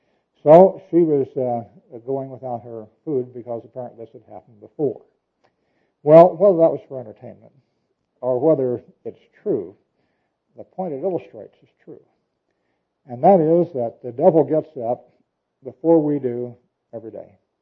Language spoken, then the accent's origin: English; Missouri, United States; My grandfather, I came from Missouri, right across the border from where most of you came from.